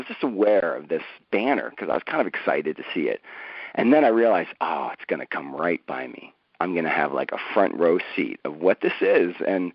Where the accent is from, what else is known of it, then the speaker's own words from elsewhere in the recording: East Coast, United States; Because growing up on the East Coast, like, you know, there was no one else talking about that seed.